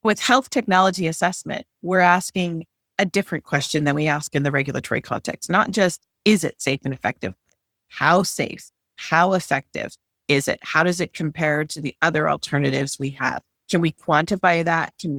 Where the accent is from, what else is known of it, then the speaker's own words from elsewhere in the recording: Canada; I have a PhD in statistics from Carnegie Mellon University in the US, but I'm actually Canadian.